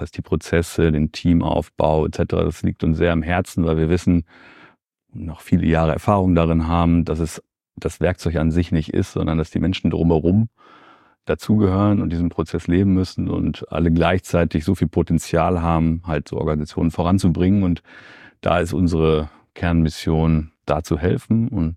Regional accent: Verl, North Rhine-Westphalia, Germany; also born or lived in Bielefeld; Geboren in Bielefeld, aufgewachsen tatsächlich in Verl. Ja, und hab da bis zum Studium gelebt

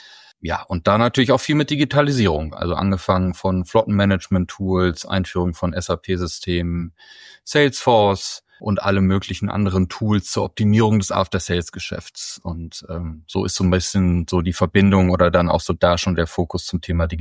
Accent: Bielefeld, North Rhine-Westphalia, Germany; born there; now in Hamburg, Germany; schöne Grüße aus Hamburg, gebürtig aus Bielefeld.

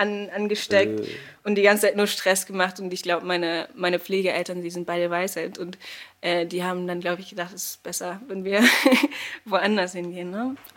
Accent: Ludwigshafen, Rhineland-Palatinate, Germany; Ich komme eigentlich aus Ludwigshafen. Also da bin ich geboren worden, glaube ich, nicht. Ja, genau, aus Lu.

